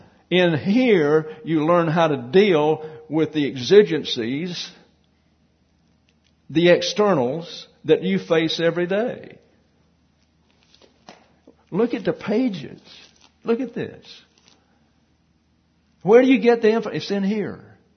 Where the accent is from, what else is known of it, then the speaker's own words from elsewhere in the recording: Alaska, United States; I'm from Alaska, and you can't scare me because I'm frozen to death all of my life.